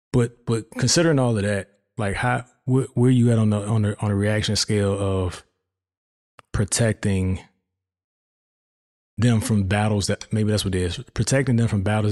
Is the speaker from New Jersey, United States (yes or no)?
no; Hampton, Virginia, United States; I'm from, for those that don't know, I'm from Hampton, Virginia. Home of some legends, the whole 757 area